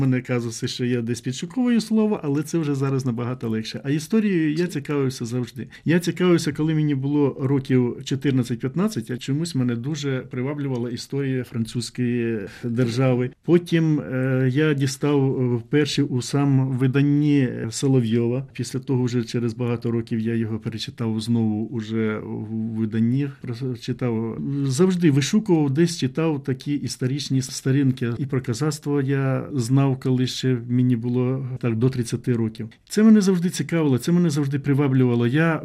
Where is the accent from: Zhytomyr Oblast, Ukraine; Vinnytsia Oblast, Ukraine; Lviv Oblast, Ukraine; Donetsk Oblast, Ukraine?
Zhytomyr Oblast, Ukraine; born there; Я народився у Житомирщині, у маленькому селі, де був дуже великий вплив російської культури.